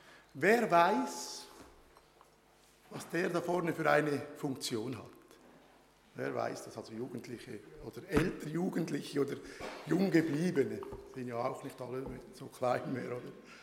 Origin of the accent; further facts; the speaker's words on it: Wil, St. Gallen, Switzerland; Ich komme in meine Heimatgemeinde, wo ich als Adventist groß geworden bin, ist die Gemeinde in Wiel, St. Gallen, das ist im Kanton St. Gallen.